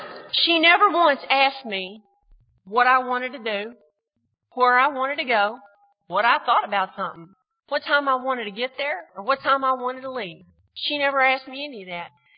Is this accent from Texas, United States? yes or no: yes; Texas, United States; So, but no, I'm from Texas, and we have, you know, there's the Bible Belt down there, but there's also a Big Book Belt, and I kind of came from that area.